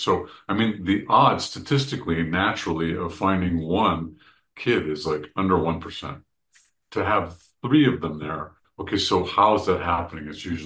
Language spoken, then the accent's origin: English; California, United States; I mean, I came from California.